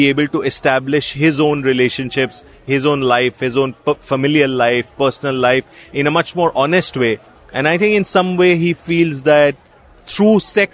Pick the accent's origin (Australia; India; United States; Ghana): India; some of the things that I had felt as an adolescent, as a young man growing up in India.